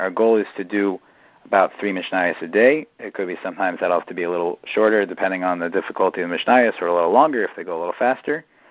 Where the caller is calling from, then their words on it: Israel; I'm calling from Eretz Yisrael. Sunday here is a regular day